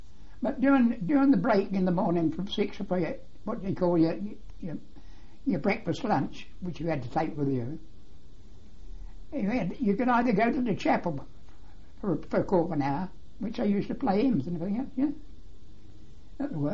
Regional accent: Luton, East of England, United Kingdom; Well, I was born in Luton, in King's Road, Luton. It's not King's Road now, I think it's Kingston Road. The house we lived in was 4 shillings a week.

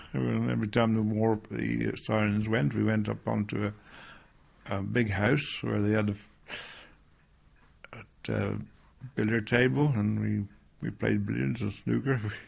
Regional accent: West Midlands, United Kingdom; born there; I was born in Kellowind, a small village outside Worcester, about 4 miles outside, half miles outside Worcester. A family of 7. 4 or 5 boys and 2 girls.

